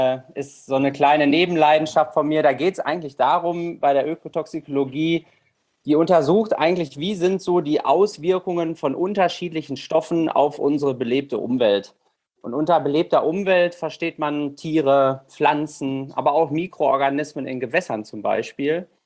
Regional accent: Rheine, North Rhine-Westphalia, Germany; ich komme aus Rheine, bin 30 Jahre alt

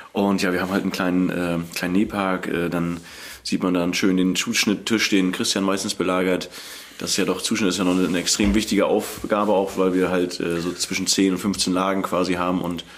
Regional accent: Schwerin, Mecklenburg-Vorpommern, Germany; Wir kommen aus Schwerin.

